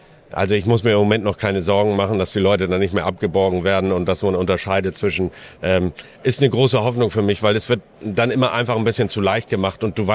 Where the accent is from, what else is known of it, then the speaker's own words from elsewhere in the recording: Wedel, Schleswig-Holstein, Germany; Als ich groß geworden bin im Wedeler Yachthafen, da gab es die ersten automatischen Rettungswesten.